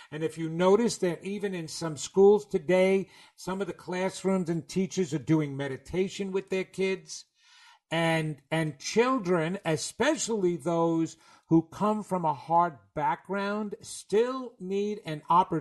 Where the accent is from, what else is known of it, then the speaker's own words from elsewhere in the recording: New York, United States; accent: New York; listen to me, my New York accent just came in.